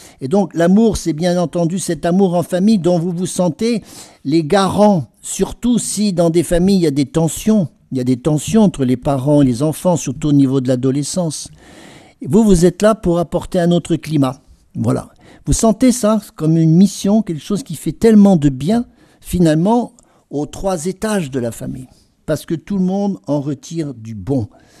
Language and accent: French; France; je sais bien, les Français, on aime bien manger